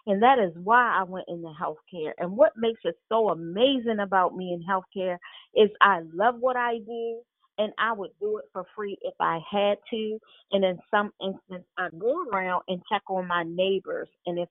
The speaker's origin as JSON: {"language": "English", "town": "Baltimore", "region": "Maryland", "country": "United States", "tie": "born or raised there", "said": "born and raised in Baltimore and going to University of Maryland."}